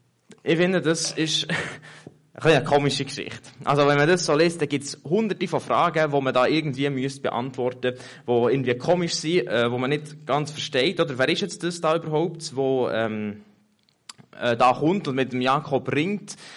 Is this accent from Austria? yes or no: no; Switzerland; Als Schweizer eben, ich kenne Ringen nicht.